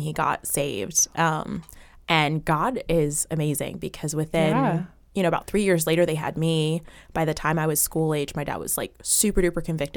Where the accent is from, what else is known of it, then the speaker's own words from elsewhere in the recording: Virginia Beach, Virginia, United States; I grew up in Virginia Beach, in the Kempsville area.